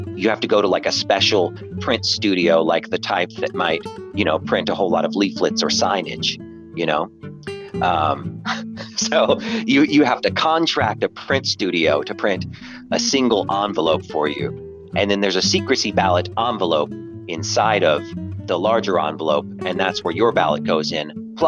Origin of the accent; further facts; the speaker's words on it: Texas, United States; I am a Texan 5,000 miles away